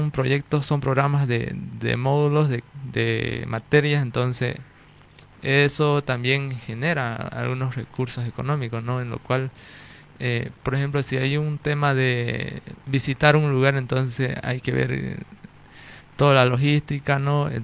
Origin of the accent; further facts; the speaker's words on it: Santa Cruz, Bolivia; soy de la Chiquitanía, ¿no?